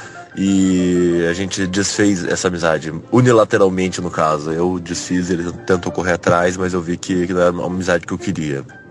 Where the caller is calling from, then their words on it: Curitiba, Paraná, Brazil; sou de Curitiba.